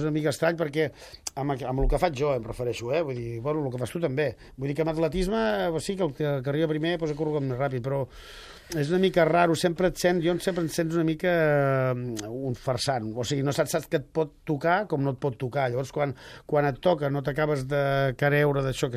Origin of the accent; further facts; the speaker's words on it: Catalonia, Spain; accent: Catalan; Però si tinc accent català